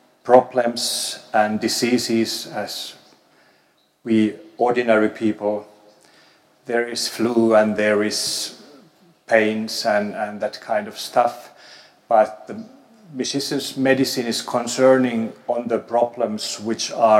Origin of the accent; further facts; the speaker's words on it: Finland; I come from Finland. I'm an ENT doctor, professor of otolaryngology at the Helsinki University